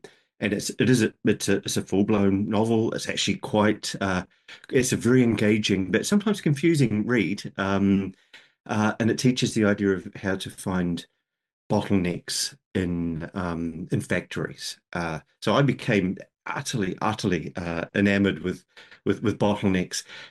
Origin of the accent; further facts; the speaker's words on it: Nelson, New Zealand; also born or lived in Scotland / Ireland; I live in New Zealand. I grew up in New Zealand, but I moved away in my 20s to live in Scotland and Ireland. So I learned a few more vowels when I did that.